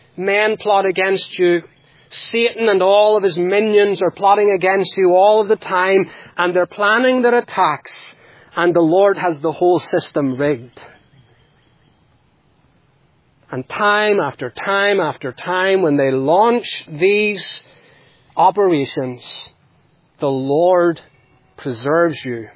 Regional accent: Northern Ireland, United Kingdom; I grew up in Northern Ireland

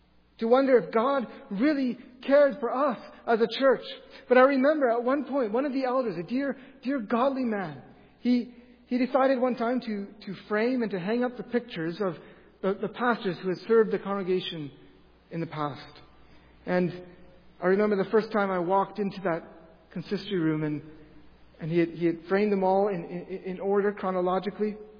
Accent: Nitro, Ontario, Canada; moved away as an adult; now in Grand Rapids, United States; When I left my hometown in Nitro, Ontario, to come to Grand Rapids

